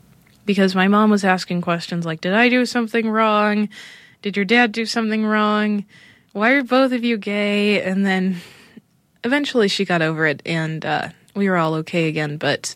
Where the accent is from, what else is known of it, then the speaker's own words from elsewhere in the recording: Utah, United States; But when I grew up in Utah and I understood how much people hated gay and lesbian people